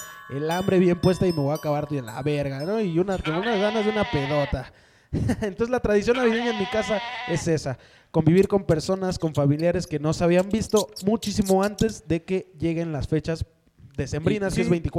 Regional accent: Mexico; ya que somos mexicanos comprometidos con nuestra cultura.

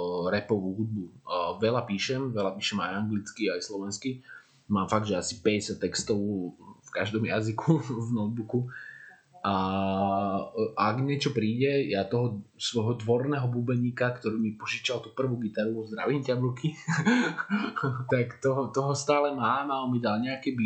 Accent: Leopoldov, Trnava Region, Slovakia; keď som doma v Leopoldove u našich, tak vidím pred barák a zapalím si a vidím svet.

